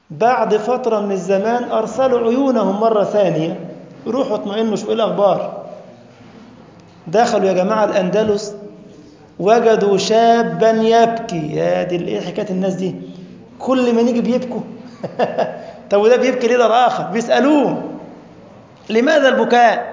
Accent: Egypt; أنا مصري ما أقدرش أروح ليبيا إلا بتأشيرة

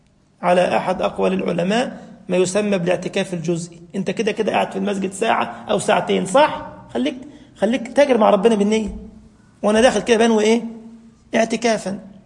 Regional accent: Egypt; بنسميها احنا عندنا في مصر الضحكة الصفرة، ما تنفعش، بلاش منها

